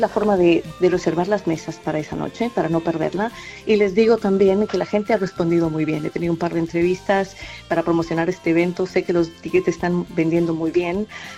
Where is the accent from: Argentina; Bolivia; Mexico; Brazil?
Bolivia; now in Australia; profundamente conectadas con mi pueblo boliviano, pero al estar aquí en Australia se convierte en una experiencia compartida y yo dejo de ser solamente una mujer boliviana y me convierto en una mujer latinoamericana